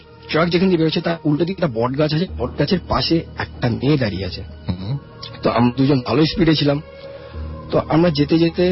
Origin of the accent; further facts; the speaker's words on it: Chittagong, Chittagong Division, Bangladesh; now in Kolkata, India; আমি চিটাগাং ছেলে, বাট পড়াশোনার কারণে আমি কলকাতায় থাকি।